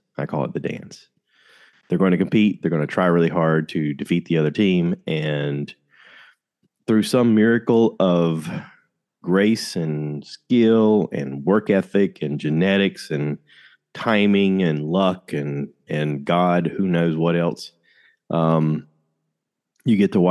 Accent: Georgia, United States; also born or lived in South Carolina; I am originally from Georgia and have been living in South Carolina for most of my life.

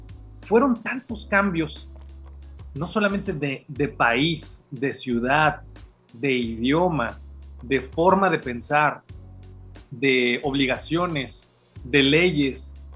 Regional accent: Mexico; es radicalmente opuesta en muchos sentidos a lo que somos como mexicanos.

